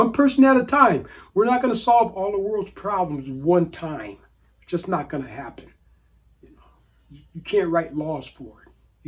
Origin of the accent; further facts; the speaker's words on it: Cleveland, Ohio, United States; growing up in Northern Ohio, in the Cleveland area